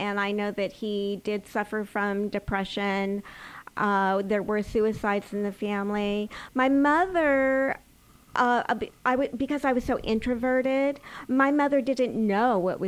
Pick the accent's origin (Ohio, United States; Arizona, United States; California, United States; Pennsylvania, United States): California, United States; Covina; also born or lived in Hollywood; I'm from California. I was born on Sunset Boulevard, so I am a true Hollywood girl.